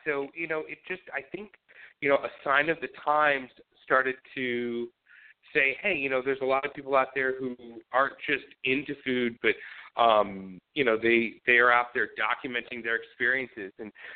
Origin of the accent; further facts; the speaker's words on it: St. Louis, Missouri, United States; I grew up in St. Louis, I used to go to Chicago every summer